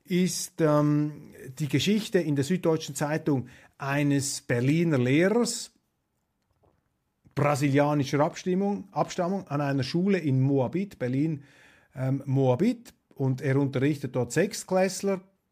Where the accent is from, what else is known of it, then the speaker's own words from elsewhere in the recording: Switzerland; Und ich warte einfach darauf, jetzt als Außenstehender, als Schweizer, ja, bringt mal diese Beweise, denn das wäre ja auch interessant für die Schweiz